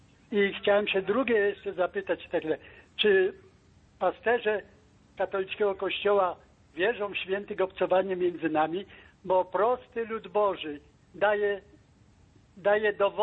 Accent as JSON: {"language": "Polish", "region": "Lesser Poland", "country": "Poland", "said": "ja pochodzę z Małopolski."}